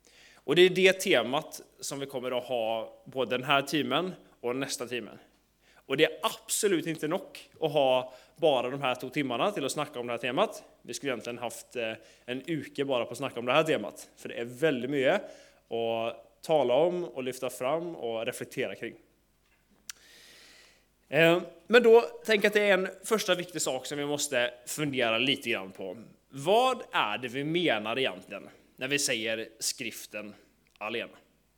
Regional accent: Gothenburg, Västra Götaland County, Sweden; Jag är född och uppvuxen i Göteborg i Sverige.

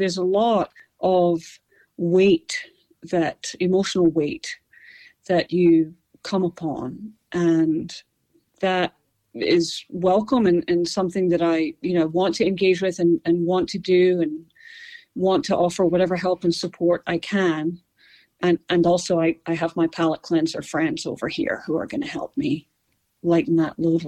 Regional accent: Scotland, United Kingdom; I'm from Scotland.

